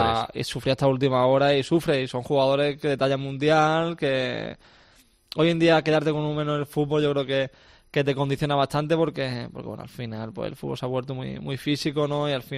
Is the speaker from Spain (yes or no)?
yes; Málaga, Andalusia, Spain; yo creo que al final soy malagueño y eso no, eso es indiscutible